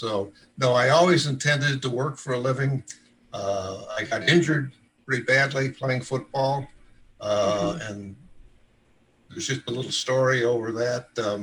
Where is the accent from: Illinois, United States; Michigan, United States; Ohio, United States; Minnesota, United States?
Michigan, United States; Detroit; I grew up in Detroit, Michigan, in the city itself. I went to a city high school that had over 5,000 students.